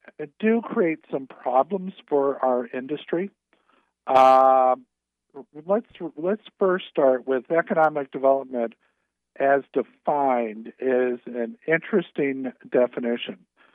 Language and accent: English; Newark, Ohio, United States; You know, let's take my hometown of Newark again. You know, in 1960, it was the lawnmower capital of the world. There were more lawnmowers made in Newark, Ohio, than there were any place else.